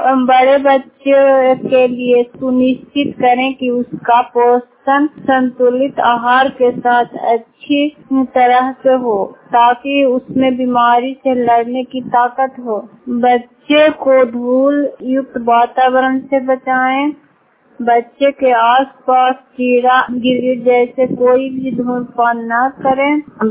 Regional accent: Badiha, Bihar, India; मैं बड़ीहा गांव से हूँ, बूथा खास पंचायत नगर नौसा ब्लॉक से।

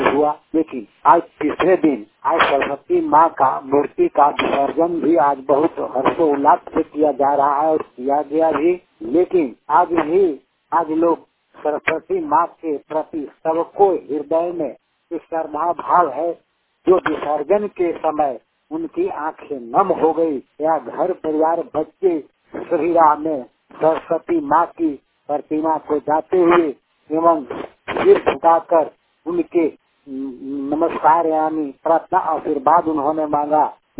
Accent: Palamu, Jharkhand, India; मैं झारखंड के पलामू से हूँ।

